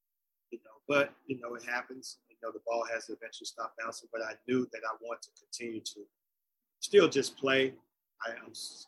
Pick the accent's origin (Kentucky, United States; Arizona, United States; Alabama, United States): Alabama, United States; Birmingham; I was raised in Birmingham, Alabama, in the. A lot of people probably don't think this, but we have a lot of projects in Birmingham, Alabama.